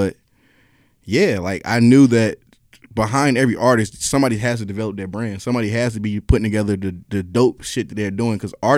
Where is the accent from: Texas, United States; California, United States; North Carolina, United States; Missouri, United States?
North Carolina, United States; Raleigh; now in Atlanta, United States; I'm from North Carolina originally. I'm from Raleigh. But I mean, I've been in Atlanta since 2003.